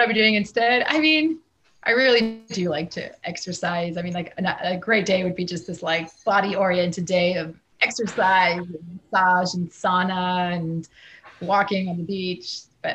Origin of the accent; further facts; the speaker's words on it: Canada; Z, because I'm Canadian, or Z for Americans.